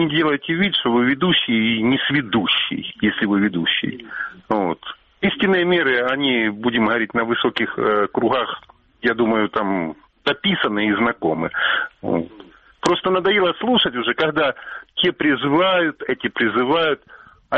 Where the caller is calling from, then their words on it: Donetsk Oblast, Ukraine; Донецкая область.